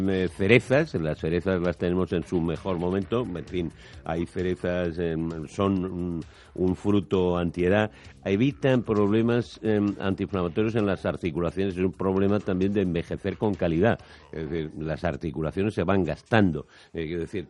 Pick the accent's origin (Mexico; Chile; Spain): Spain; como somos españoles, ya tenemos las ventajas de la dieta mediterránea.